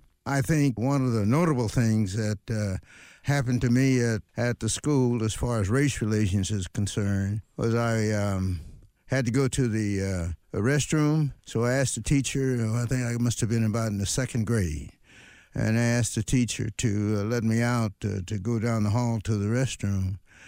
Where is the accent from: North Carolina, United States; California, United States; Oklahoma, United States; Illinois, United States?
California, United States; Los Angeles; I was born in Los Angeles on 52nd Street, 52nd and Long Beach Avenue. At the time that I came along, 52nd Street was nearly all white. My father and mother moved there.